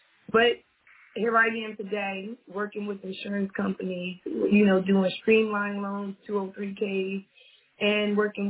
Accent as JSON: {"language": "English", "town": "Newark", "region": "New Jersey", "country": "United States", "tie": "born or raised there", "said": "born and raised in Newark, New Jersey."}